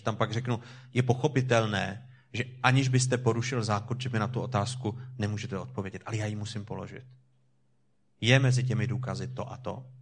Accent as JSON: {"language": "Czech", "region": "Hradec Králové Region", "country": "Czechia", "said": "A protože jsem z Orlických hor"}